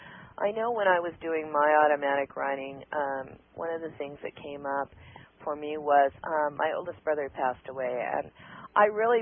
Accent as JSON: {"language": "English", "town": "Washington", "country": "United States", "tie": "born there", "said": "because he was born in the South and I was born in Washington."}